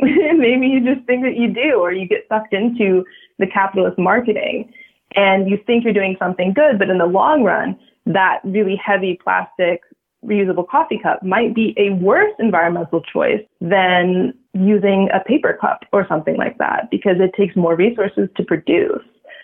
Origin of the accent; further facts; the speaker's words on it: United States; So coming from the United States, which is very, very consumer focused, you know, growing up in America and being American